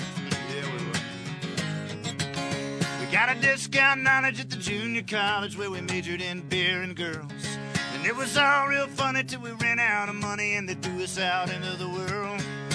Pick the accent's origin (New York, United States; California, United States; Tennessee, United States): Tennessee, United States; Memphis; I grew up in Memphis. If you've ever been to Graceland Mansion, I grew up about 4 or 5 blocks from Graceland Mansion. It's kind of a tough neighborhood.